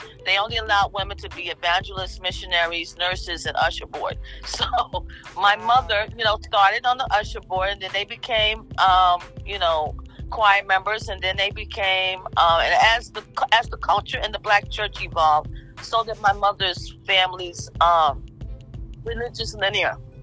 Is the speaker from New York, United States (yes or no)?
yes; New York, United States; No. In fact, I was born and raised in New York, but I was conceived in South Carolina.